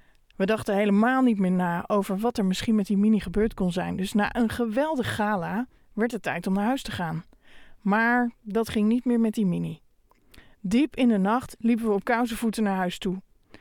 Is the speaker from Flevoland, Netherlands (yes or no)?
no; North Holland, Netherlands; En ik kwam vanuit het Gooi heel eind reizen naar Zwolle toe en ging daar op kamers wonen en ging journalistiek studeren.